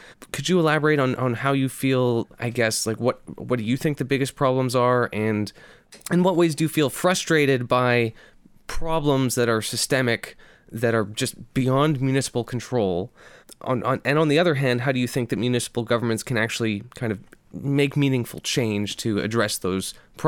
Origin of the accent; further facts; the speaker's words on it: British Columbia, Canada; Before I moved to Victoria, I grew up in the Okanagan